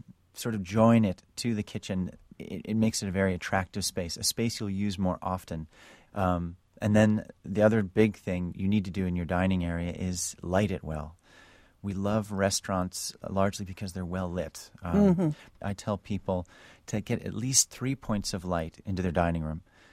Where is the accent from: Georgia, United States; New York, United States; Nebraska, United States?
New York, United States; New York City; I'm from New York City, and people crowd into these tiny little restaurants